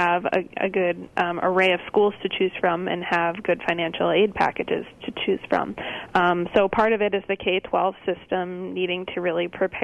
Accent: Shorewood, Wisconsin, United States; So I grew up in Shorewood, which is a wealthier suburb northeast of the city.

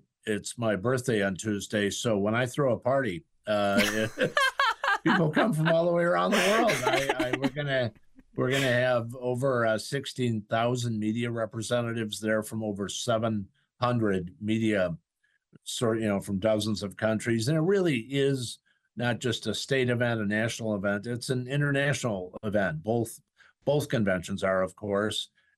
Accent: Madison, Wisconsin, United States; I'm a homer. I'm actually from Madison. Grew up right next to UW-Madison. My parents both worked at UW-Madison.

